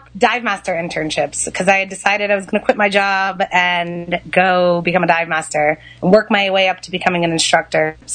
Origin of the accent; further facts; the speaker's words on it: Virginia, United States; Basically, I'm from Virginia, and when I graduated college, I decided that I was going to go out and see the world